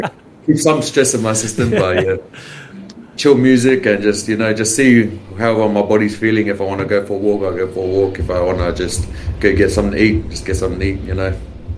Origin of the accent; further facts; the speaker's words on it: Australia; growing up in Australia and, you know, getting the opportunity to play for Fiji.